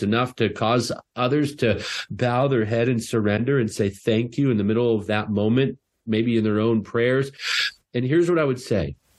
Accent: Canada; And I'm Canadian, so hockey, we're no better.

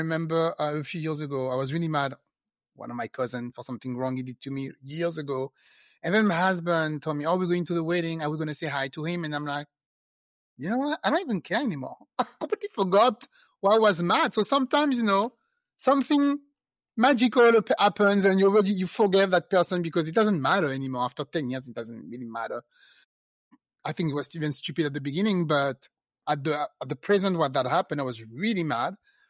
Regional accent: France; English is a second language; now in United States; so this summer I was raised in France and I went back to visit my family and my mother and my brother live there.

